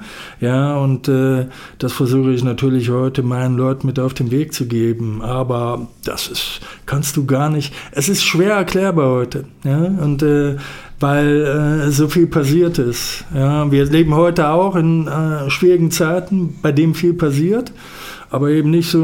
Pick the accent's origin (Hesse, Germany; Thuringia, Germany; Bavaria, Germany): Thuringia, Germany; Gotha; Ich komme ja aus Gotha, ist ja kein Geheimnis.